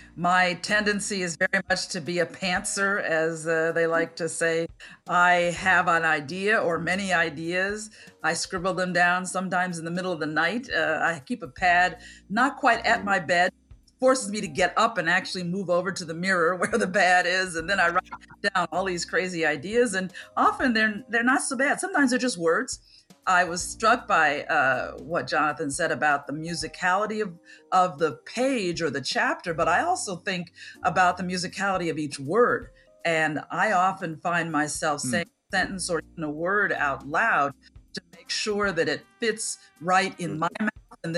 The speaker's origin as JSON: {"language": "English", "town": "Chicago", "region": "Illinois", "country": "United States", "tie": "born or raised there", "said": "I grew up in Center City, Chicago."}